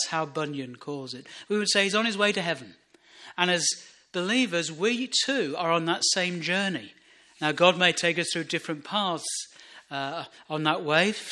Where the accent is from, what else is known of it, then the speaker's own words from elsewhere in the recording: United Kingdom; But I'm a British citizen. I've got a passport, and it says I'm a British citizen.